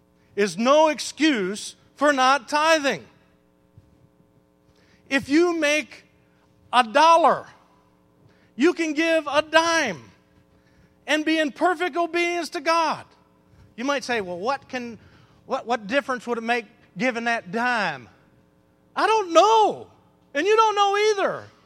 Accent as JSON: {"language": "English", "region": "Michigan", "country": "United States", "tie": "born or raised there", "said": "My kids grew up in Mississippi. I grew up in Michigan making tunnels in the snow."}